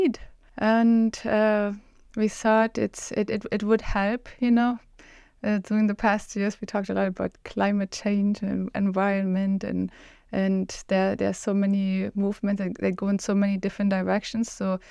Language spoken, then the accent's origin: English; East Germany, Germany; English is a second language; Yes, so I grew up in East Germany, which was a socialistic country.